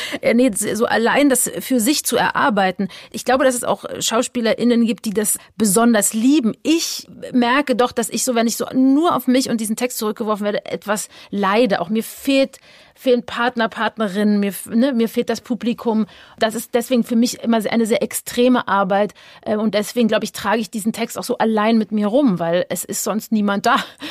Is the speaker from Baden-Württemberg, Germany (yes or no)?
no; Berlin, Germany; ich bin ja in Ostberlin groß geworden